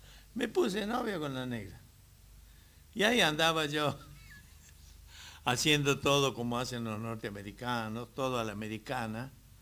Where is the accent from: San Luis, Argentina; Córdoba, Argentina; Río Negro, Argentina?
Córdoba, Argentina; moved away; Me fui de Córdoba echado por negro y termino en Los Ángeles de blanco.